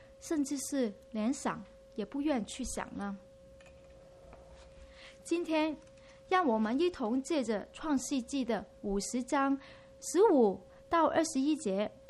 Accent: Guangdong, China; 就是我们广东人所说的金手指啊，我问过啊，好像你们国语是没有金手指的

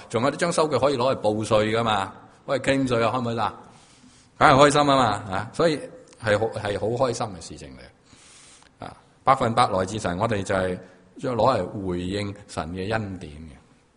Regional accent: China; 我中国人就系将啲遗产留俾下一代

